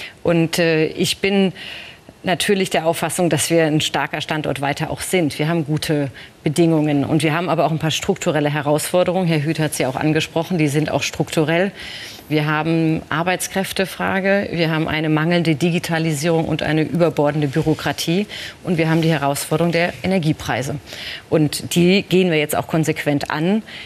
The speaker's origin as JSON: {"language": "German", "town": "Heidelberg", "region": "Baden-Württemberg", "country": "Germany", "said": "Ich komme aus Heidelberg, hat eine große Basketballtradition"}